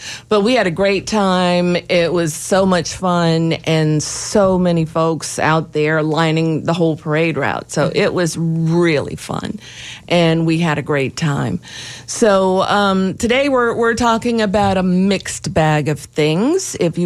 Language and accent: English; Louisiana, United States; But I walked for about an hour because I come from Louisiana where there's parades all the time